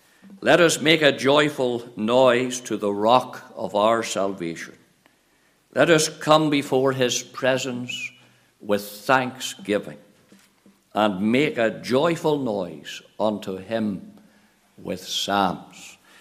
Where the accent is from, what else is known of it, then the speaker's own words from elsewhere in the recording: Northern Ireland, United Kingdom; And, of course, County Tyrone's the best county in Ulster anyway, but then I'm biased coming from Tyrone myself.